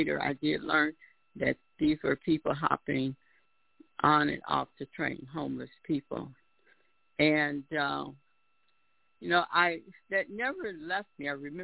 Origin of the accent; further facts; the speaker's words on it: Benton Harbor, Michigan, United States; also born or lived in Detroit, United States; I was born in the state of Michigan in a little town called Benton Harbor. I grew up partly in Benton Harbor and also in Detroit, Michigan.